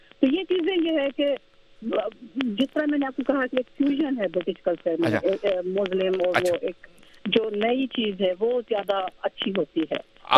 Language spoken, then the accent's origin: Urdu; Hyderabad, Sindh, Pakistan; also born or lived in Lahore; now in London, United Kingdom; میرا تعلق حیدرآباد سے ہے. ریشم گلی میں جاتی تھی یا جب ہم لاہور میں رہتی تھی تو انار گلی میں جاتی تھی چوڑیاں پہنوانے کے لیے،